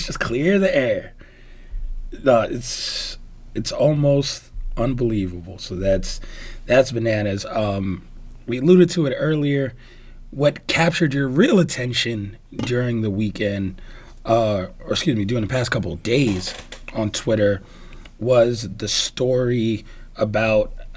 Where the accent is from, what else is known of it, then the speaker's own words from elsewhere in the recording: New York, United States; I grew up in New York. This was a thing.